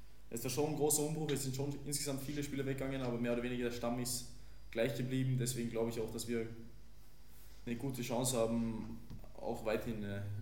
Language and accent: German; Kuchl, Salzburg, Austria; weil ich in Kuchel wohne. Das ist mein Heimatort. Ich bin dort aufgewachsen